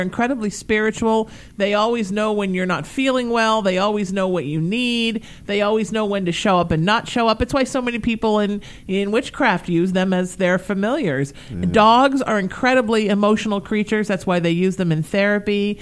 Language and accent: English; California, United States; I grew up in Orange County and it was very conservative and I was very angry.